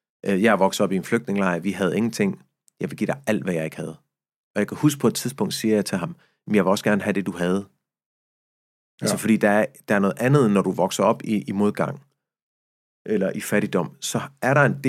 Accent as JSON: {"language": "Danish", "region": "Abu Dhabi", "country": "United Arab Emirates", "tie": "born or raised there", "also_born_or_lived": "Egypt", "lives_now": "Denmark", "said": "Vi er vokset op i Abu Dhabi og Egypten, og fordi min far er palæstinenser og ikke egypter, så måtte vi ikke gå i folkeskole. Vi skulle gå på privatskole."}